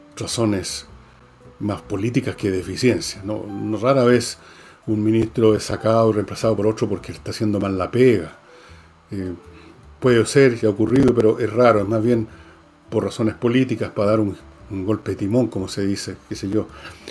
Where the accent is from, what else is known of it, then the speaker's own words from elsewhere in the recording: Chile; que el problema es común, que tenemos que hacer esto como chilenos, etcétera